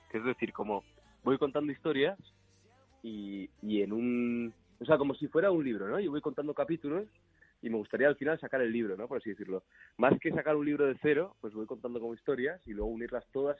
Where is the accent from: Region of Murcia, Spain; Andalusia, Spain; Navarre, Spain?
Navarre, Spain; Pamplona; Yo soy de Pamplona, sí, sí.